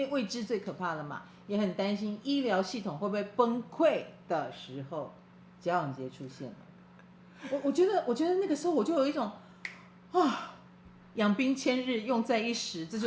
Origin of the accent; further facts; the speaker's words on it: Taiwan; 我们台湾人很喜欢